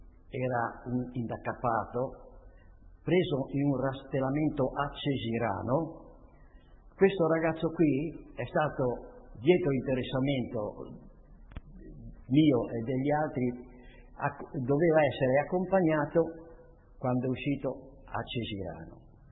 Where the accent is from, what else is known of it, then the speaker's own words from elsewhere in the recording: Vezzano Ligure, Liguria, Italy; born there; sono nato a Vezzano Ligure il 18/9/26, provincia della Spezia.